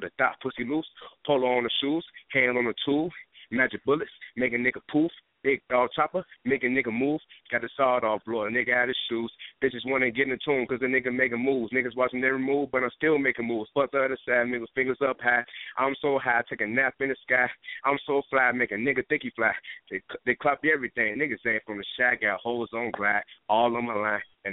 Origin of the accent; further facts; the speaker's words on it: Chicago, Illinois, United States; I'm from Chicago